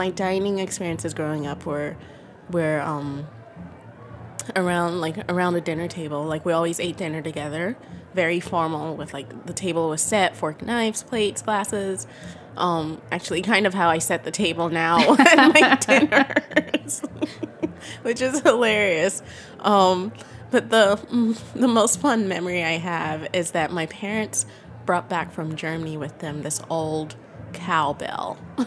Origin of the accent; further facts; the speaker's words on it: Lagos, Nigeria; Chinese restaurants were pretty popular when I was growing up in Lagos.